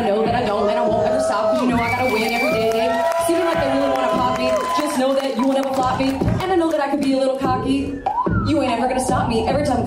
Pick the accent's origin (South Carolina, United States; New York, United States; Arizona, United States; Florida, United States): Arizona, United States; Phoenix